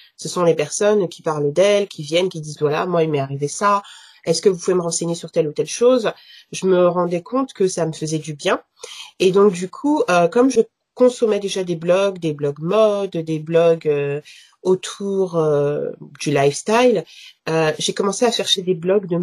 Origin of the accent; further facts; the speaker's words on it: France; je suis maman de 3 enfants, je suis française d'origine camerounaise, je vis en région parisienne avec mon compagnon.